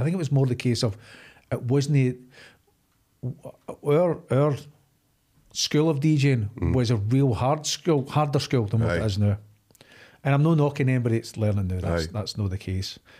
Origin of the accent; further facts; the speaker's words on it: Scotland, United Kingdom; So I grew up in a small mining village. It's called Fultus.